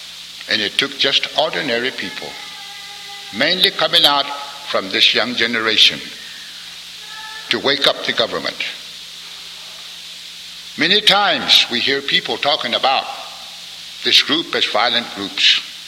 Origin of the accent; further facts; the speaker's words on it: United States; I'm proud to see our young Indian people taking part in these demonstrations.